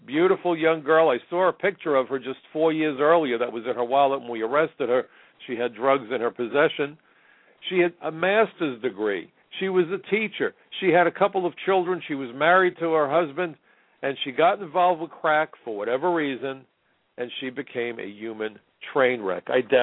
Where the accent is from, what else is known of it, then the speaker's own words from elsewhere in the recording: New York, United States; As a New Yorker on 9/11, I certainly saw things that I hope I never see again